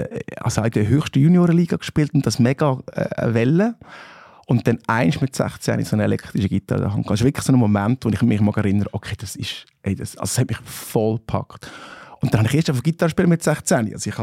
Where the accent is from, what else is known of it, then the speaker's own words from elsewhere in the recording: Switzerland; Und ich meine, wir als Schweizer, obwohl wir auch gut Englisch können, ist es doch so